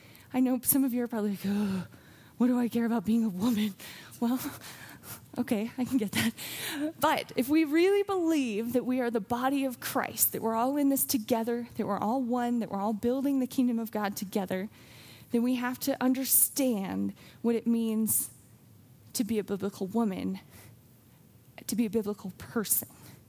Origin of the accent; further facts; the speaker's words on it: Wyoming, United States; So I grew up in Wyoming. This is important to help you understand my story here. For most of my life, I've been here in Wyoming, not in Laramie, but in Wyoming.